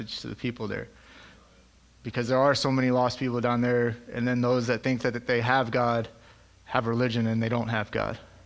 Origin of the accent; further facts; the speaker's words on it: McAllen, Texas, United States; moved away as an adult; And I grew up in McAllen. I went to school in Sherryland, left there in 2003, been back once or twice. My dad was stationed down there